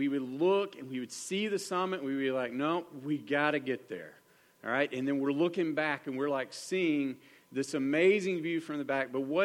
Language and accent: English; Texas, United States; but being in a Texan, we're accustomed to oxygen.